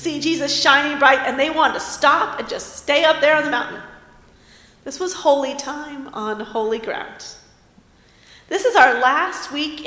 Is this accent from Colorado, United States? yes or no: yes; Colorado, United States; So many of you know that I am from Colorado and I'm the daughter of a geologist. My childhood was spent scrambling up mountains across Colorado with my family.